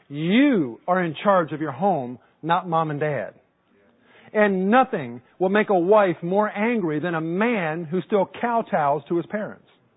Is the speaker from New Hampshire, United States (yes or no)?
no; Takoma Park, Maryland, United States; I was dating this girl where I grew up in Tacoma Park, Maryland.